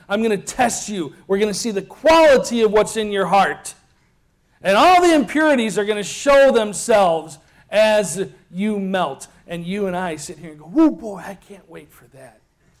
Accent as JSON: {"language": "English", "town": "Chicago", "region": "Illinois", "country": "United States", "said": "See, I'm a Chicagoan."}